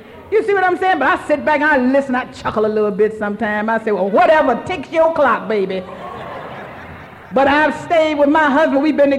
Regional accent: Hampton, Virginia, United States; You know, I'm come from Hampton, Virginia. You know, some of my folk out here, my sponsees, yes, they are. I love my area.

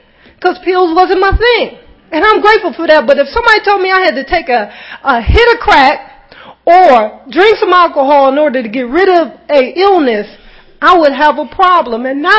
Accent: the North, United States; the white people down in Atlanta, it's a little bit different than the ones that I grew up with in the North.

